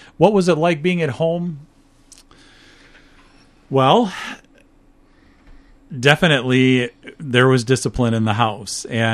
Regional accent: Dundee, Illinois, United States; I grew up in Dundee, Illinois.

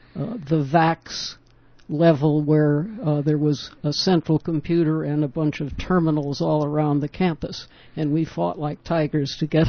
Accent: Hawaii, United States; born there; now in Northfield, United States; No, I was born in Hawaii.

